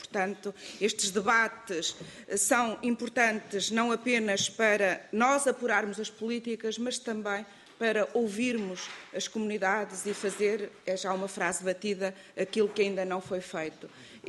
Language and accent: Portuguese; Centro, Portugal; Eu sou uma portuguesa do centro do país, do interior, também não sou da área urbana